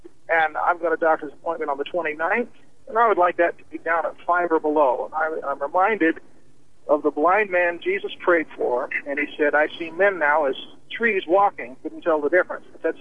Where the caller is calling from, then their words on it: Denver, Colorado, United States; I'm out in the middle of the prairie here, outside of Denver